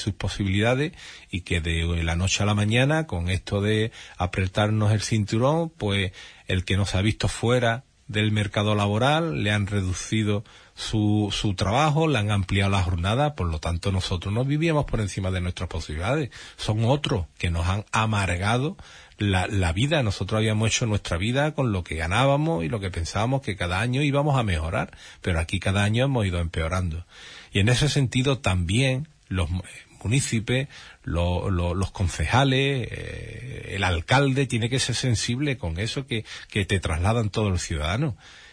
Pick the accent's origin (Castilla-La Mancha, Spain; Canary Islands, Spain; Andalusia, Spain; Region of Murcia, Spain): Andalusia, Spain; todos somos andaluces, ¿no?